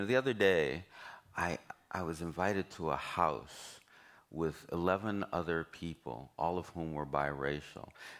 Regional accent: Los Angeles, California, United States; I'm from Los Angeles, and I'm black, you know, I mean, in some kind of metaphorical way.

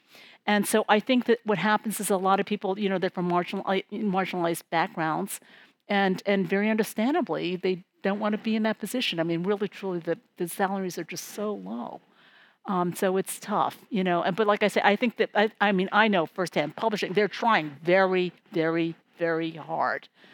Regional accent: United States; born there; first language English; I was born in America, and English is my first language, and I will say, unfortunately, my only language. I speak a little Chinese.

